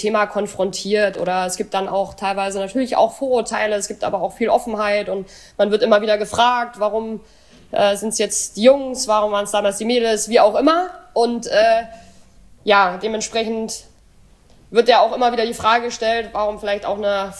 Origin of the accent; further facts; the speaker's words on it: Dresden, Saxony, Germany; born there; Wahrscheinlich mein Alter, 32. Gebürtig aus Dresden.